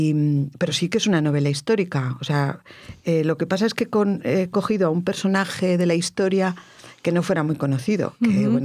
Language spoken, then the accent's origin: Spanish; Villaescusa de Haro, Castilla-La Mancha, Spain; tú y yo, que somos de Villaescusa